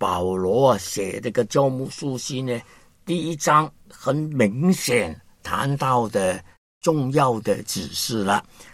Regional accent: China; 感觉到我是一个中国人，应当爱我的同胞

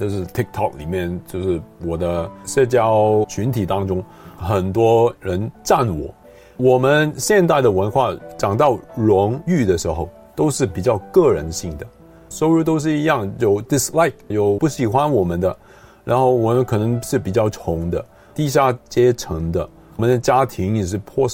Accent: China; 我们中国人都常常说小朋友那个成绩一定要好

